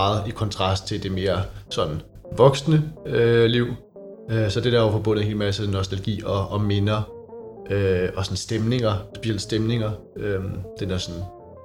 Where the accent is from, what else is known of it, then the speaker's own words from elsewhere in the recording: Copenhagen, Capital Region, Denmark; jeg er 23 år gammel, og jeg kommer fra Brønshøj, men bor i dag i Valby.